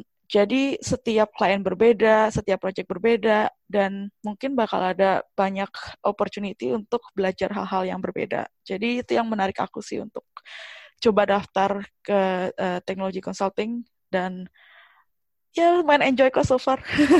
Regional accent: Bekasi, West Java, Indonesia; moved away as an adult; now in Belfast, United Kingdom; aku asalnya dari Bekasi di Indonesia, terus pindah ke UK tahun 2012 untuk kuliah, terus sekarang kerja di Belfast di Irlandia Utara.

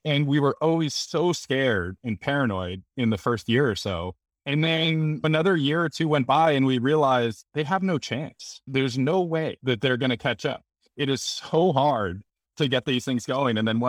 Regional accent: New Hampshire, United States; also born or lived in Boston, Massachusetts; I'm from New Hampshire and Boston, so that's in my DNA.

